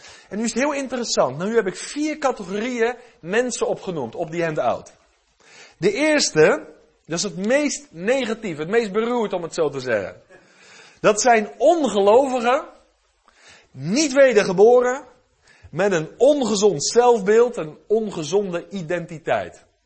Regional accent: Westland, South Holland, Netherlands; Ik weet nog wel, ik kom uit het Westland.

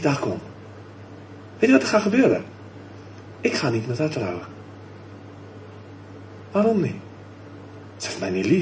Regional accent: South Africa; Dutch is a second language; ik kom uit Zuid-Afrika.

